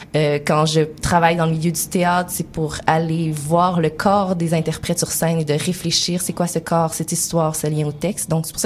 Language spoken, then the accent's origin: French; Quebec City, Quebec, Canada; born there; Oui, mais je suis née à Québec, okay. Mais de parents d'origine malgache chinoise.